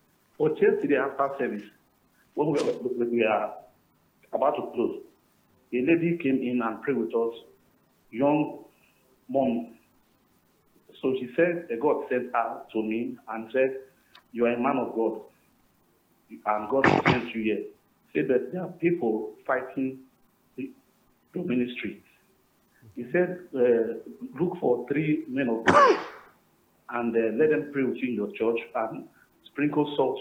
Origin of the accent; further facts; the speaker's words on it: Warri, Delta, Nigeria; from Warri.